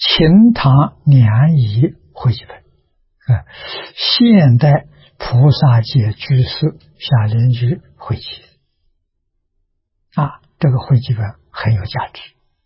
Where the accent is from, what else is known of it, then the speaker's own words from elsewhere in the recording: China; 所以意译的经我们中国人喜欢